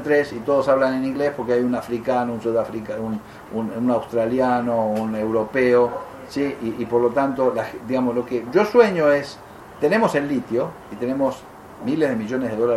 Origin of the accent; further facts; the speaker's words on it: Argentina; como argentino, como investigador, yo me planteo qué es lo que puedo hacer.